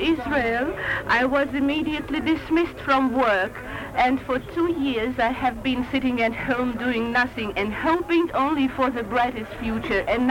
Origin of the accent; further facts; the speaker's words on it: Riga, Latvia; English is a second language; moved away as an adult; I came from Riga. I was a teacher of English at the Polytechnical Institute